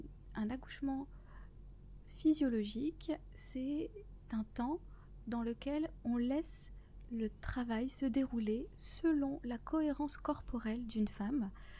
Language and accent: French; France; je suis revenue très rapidement en France parce que je suis française et que j'aimais travailler.